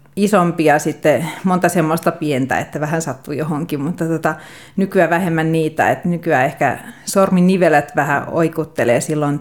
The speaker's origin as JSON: {"language": "Finnish", "town": "Pori", "region": "Satakunta", "country": "Finland", "tie": "born or raised there", "moved": "as an adult", "said": "Porista mä oon alun perin kotoisin ja sitten muutin opiskelujen perässä Ouluun"}